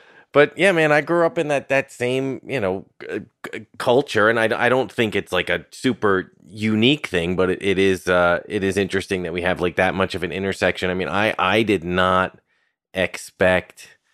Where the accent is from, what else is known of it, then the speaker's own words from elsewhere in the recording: Irvington, New York, United States; I'm a Westchester kid. Like, I was born in '82, and I grew up in Westchester.